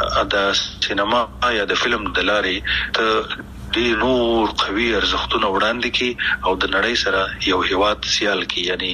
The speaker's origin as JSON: {"language": "Pashto", "country": "Afghanistan"}